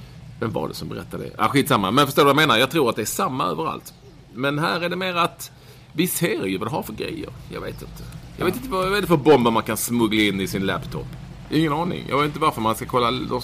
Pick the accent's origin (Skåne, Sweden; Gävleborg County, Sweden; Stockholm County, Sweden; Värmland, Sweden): Skåne, Sweden; Svedala; Alltså 13.00 här är 18.00 hemma i Svedala.